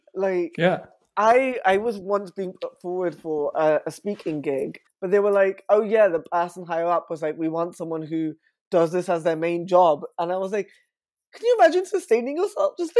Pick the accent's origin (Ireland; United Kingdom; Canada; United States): United Kingdom; Southall, London; Indian bisexual is how I identify. I'm of Indian heritage, but I was born and raised in Southall, which is in West London.